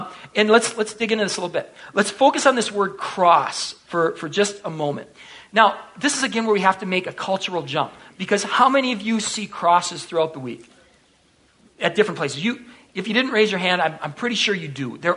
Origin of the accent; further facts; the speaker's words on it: United States; As an American, if we say we're starving, what do we mean?